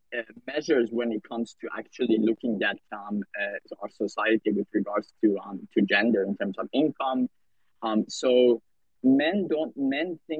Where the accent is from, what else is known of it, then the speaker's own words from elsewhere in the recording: Iran; I grew up in Iran and I grew up in a minority religion called the Baha'i Faith.